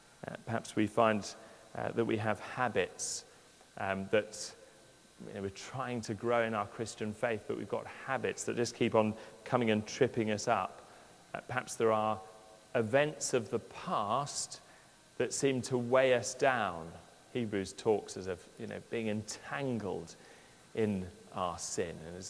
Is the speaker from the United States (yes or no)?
no; England, United Kingdom; We normally end up supporting South Africa because, being English, we like the underdogs. So that's being English anyway.